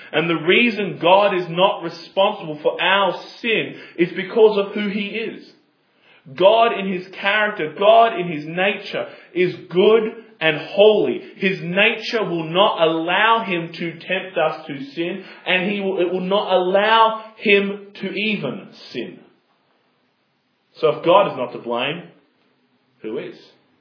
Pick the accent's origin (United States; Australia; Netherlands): Australia; And it was a surprise to me as an Australian to be able to stand there and go, I can see another country.